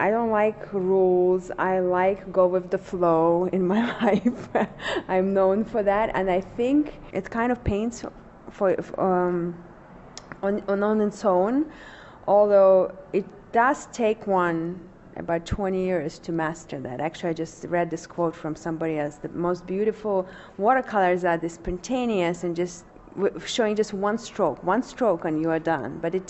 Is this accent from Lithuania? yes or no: yes; Lithuania; also born or lived in Russia; now in United States; I came to United States about 25 years ago from Lithuania. I grew up in Lithuania, but I was born in Russia. Yeah, I'm Russian, but I'm really I'm more cosmopolitan at this point.